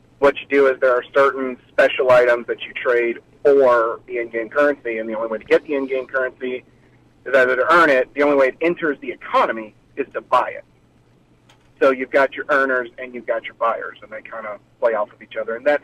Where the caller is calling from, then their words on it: Montgomery, Alabama, United States; Yeah, I'm here in Montgomery right now.